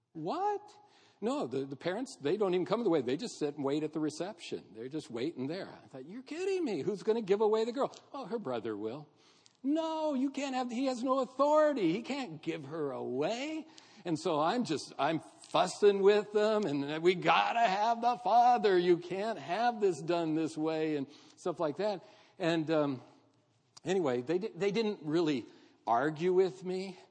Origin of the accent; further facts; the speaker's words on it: United States; But I have to because I'm, you know, I'm from America. So we have to rehearse.